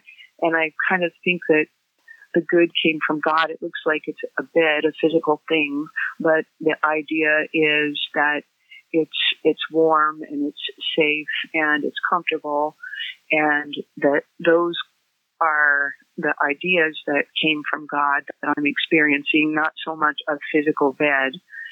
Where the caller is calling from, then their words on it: Idaho, United States; I'm calling from Idaho.